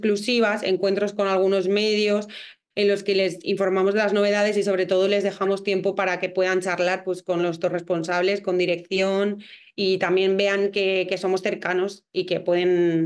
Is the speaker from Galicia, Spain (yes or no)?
no; Valencian Community, Spain; somos valencianos y no somos falleros.